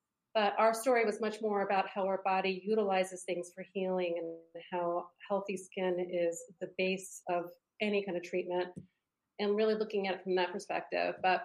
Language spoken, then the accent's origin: English; East Coast, United States; I grew up on the East Coast. I'm the last of four